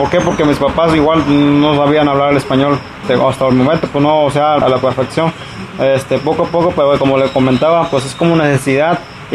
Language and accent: Spanish; San Agustín, Guerrero, Mexico; Pues mi pueblo oriental, como mencionaba en principio, se llama San Agustín, de ahí sigue Analco, después sigue San Juan.